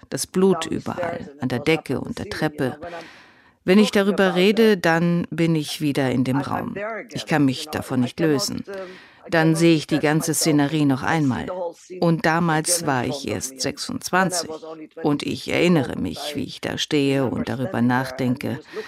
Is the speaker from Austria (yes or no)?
no; Netherlands; Und ich komme ursprünglich aus den Niederlanden und meine Eltern und meine Geschwister leben noch immer dort.